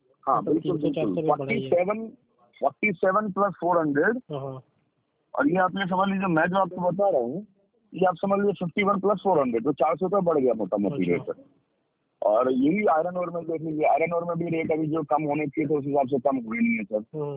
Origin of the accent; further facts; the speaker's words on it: Surat, Gujarat, India; आपको मेरा home town तो गुजरात ही है ना सर, सूरत आपको बताया तो था सर